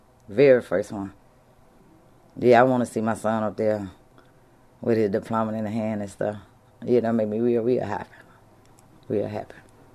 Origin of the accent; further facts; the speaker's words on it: Mississippi, United States; now in Stockton, United States; I'm from Mississippi, but I live in Stockton.